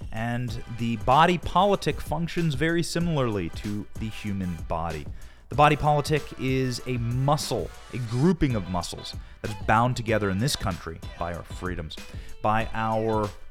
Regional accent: Iowa, United States; I grew up in Iowa. I grew up working on farms. I went to community college, and I went to the University of Iowa.

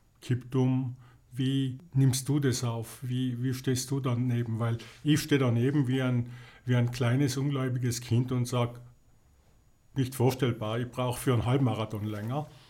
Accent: Trentino-Alto Adige, Italy; Ich bin ja Südtiroler, ich bin ja italienischer Staatsbürger.

